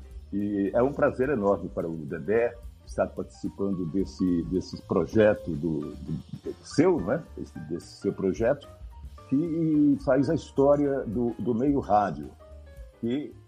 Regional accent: Santos, São Paulo, Brazil; nasci em Santos, no litoral do estado de São Paulo, e comecei minha carreira profissional na minha cidade

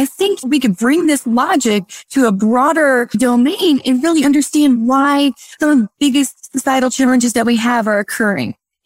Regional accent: Florida, United States; So I grew up in South Florida, born and raised there, and went to college in Florida.

